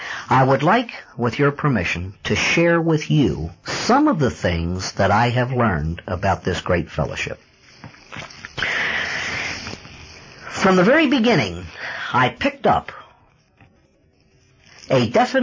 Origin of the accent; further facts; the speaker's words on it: Baltimore, Maryland, United States; In the Baltimore area, I was born and raised in Baltimore, grew up there.